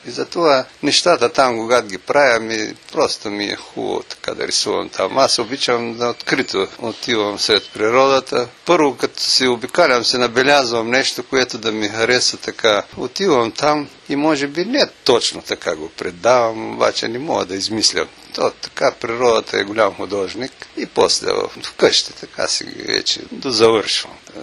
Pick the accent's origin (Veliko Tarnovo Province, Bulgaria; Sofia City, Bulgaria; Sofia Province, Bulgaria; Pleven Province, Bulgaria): Veliko Tarnovo Province, Bulgaria; Elena; Повечето от работите ми са от моя роден край, аз съм от Еленския край, там е минало детството.